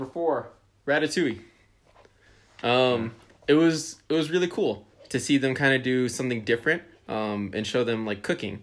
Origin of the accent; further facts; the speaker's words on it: California, United States; because I grew up in the Bay Area, so we'd see seagulls all the time.